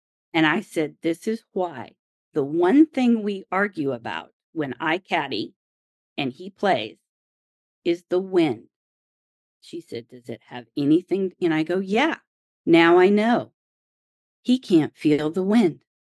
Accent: Oklahoma, United States; it's not just because I grew up in Oklahoma where there is wind

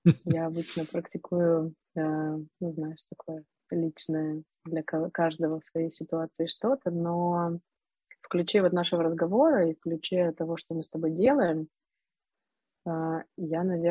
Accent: Odesa, Odesa Oblast, Ukraine; И вот море мое, потому что я девочка из Одессы и все дела.

